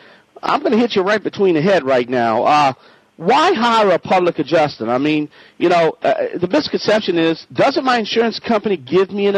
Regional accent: Las Vegas, Nevada, United States; All right, I'm from Las Vegas. I'm broadcasting live here in Las Vegas.

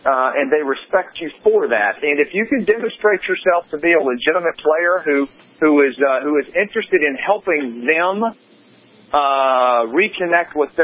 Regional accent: Appalachia, United States; I'm from Appalachia, so if anyone came into Appalachia, you know, trying to influence things, it would be a very long time before they could do that.

